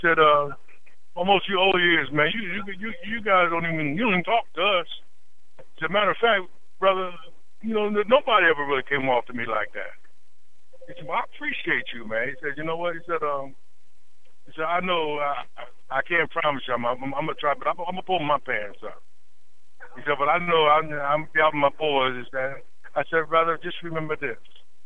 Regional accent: Pennsylvania, United States; No, I'm just visiting. I'm from Pennsylvania, man.

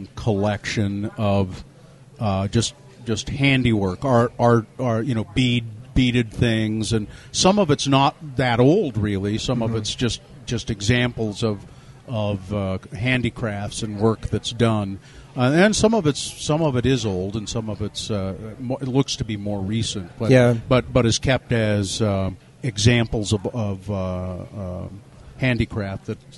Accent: Ogden, Utah, United States; When I was a little kid, I remember I grew up in Ogden, and I think with the scouts or something, we came down to the Daughters of the Utah Pioneer

